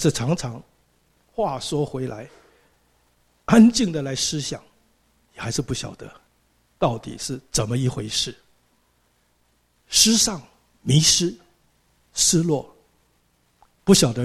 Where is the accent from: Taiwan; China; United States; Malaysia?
Taiwan; 我在台湾长大，台湾是民国政府，中华民国政府